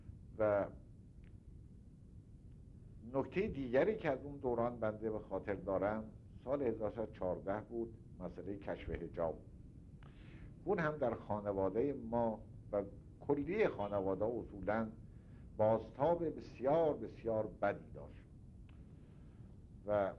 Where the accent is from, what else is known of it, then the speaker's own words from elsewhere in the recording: Qazvin, Iran; born there; قمری معادل با فروردین 1108 شمسی در قزوین متولد شدم.